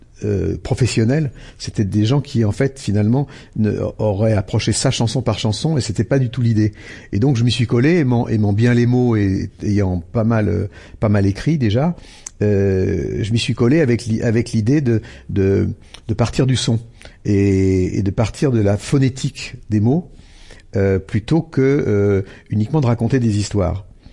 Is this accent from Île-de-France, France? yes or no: no; Lyon, Auvergne-Rhône-Alpes, France; moi, je viens de Lyon et mes parents et les familles de mon père et de ma mère sont lyonnais, et les deux.